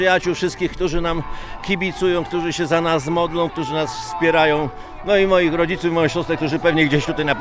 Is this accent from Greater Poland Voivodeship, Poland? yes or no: yes; Krotoszyn, Greater Poland Voivodeship, Poland; Tak, jestem z Krotoszyna, jestem z wykształcenia farmaceutą